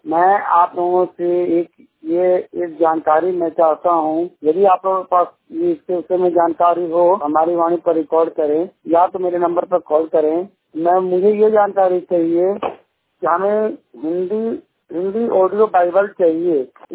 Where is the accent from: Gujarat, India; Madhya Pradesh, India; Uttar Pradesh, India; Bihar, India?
Bihar, India; Aurangabad; मैं बिहार औरंगाबाद रसैया का निवासी हूँ